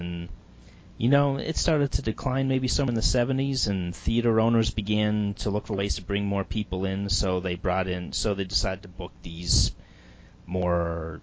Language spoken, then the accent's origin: English; Canada; my roots, I'm Canadian